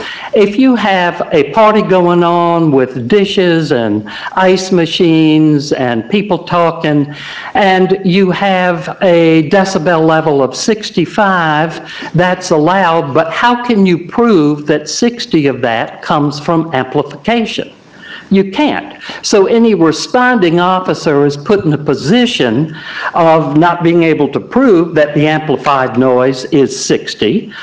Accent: Mount Pleasant, United States; I grew up in Mount Pleasant. I chose to live in a mixed area because that's the way it was growing up.

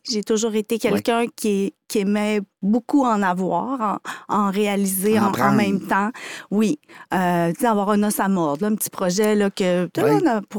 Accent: Lac-Saint-Jean, Quebec, Canada; Je suis originaire du Lac-Saint-Jean, donc je n'avais pas les mêmes facilités qu'une ville.

